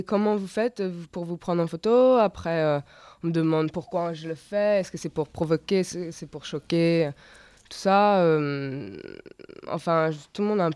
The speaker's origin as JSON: {"language": "French", "region": "New York", "country": "United States", "said": "Parce que je viens de New York, donc à New York, rien n'est très réel, quoi."}